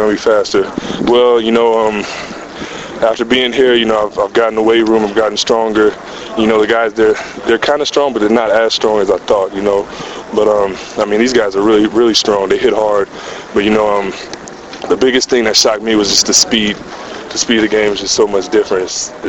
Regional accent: Arizona, United States; I'm come from Arizona. It's just, desert and real dry heat.

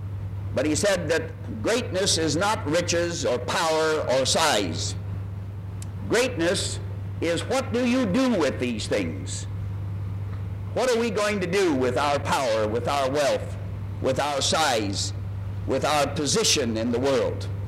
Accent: Midwest, United States; And since I'm a Midwesterner and like room in which to roam

